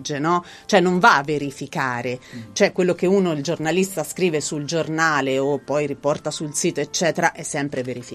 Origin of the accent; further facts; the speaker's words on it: Anghiari, Tuscany, Italy; Anghiari è il mio paese